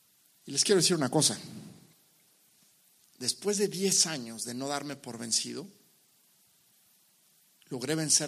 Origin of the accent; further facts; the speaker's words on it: Mexico; También está el hecho de que soy mexicano. Que México no tiene deportes de invierno.